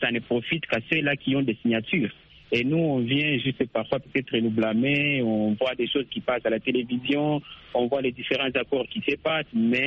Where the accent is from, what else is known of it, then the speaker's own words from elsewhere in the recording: Lubumbashi, Haut-Katanga, DR Congo; je crois qu'il y a beaucoup d'entreprises étrangères qui sont, par exemple, chez nous à Lubumbashi.